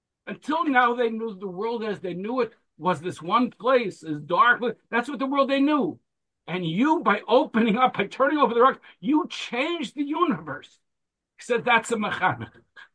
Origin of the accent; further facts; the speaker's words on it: McKeesport, Pennsylvania, United States; I'm a kid from McKeesport, Pennsylvania, small town outside of Pittsburgh